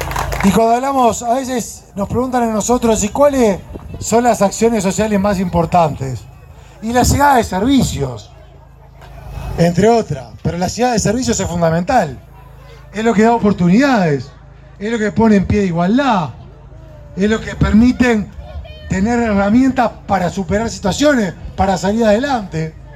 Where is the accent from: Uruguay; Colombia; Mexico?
Uruguay; Y yo también como uruguayo lo destaco.